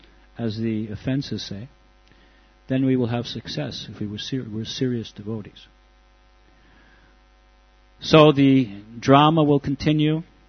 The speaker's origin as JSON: {"language": "English", "region": "New York", "country": "United States", "said": "New York, New York. I'm also from New York."}